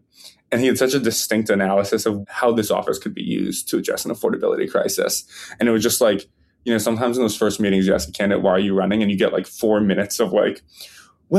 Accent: New York City, New York, United States; I grew up in Lower Manhattan. Both my parents are kind of in the arts or arts adjacent.

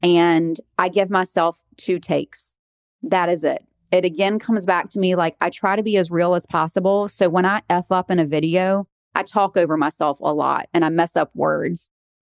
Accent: the South, United States; We're from the South.

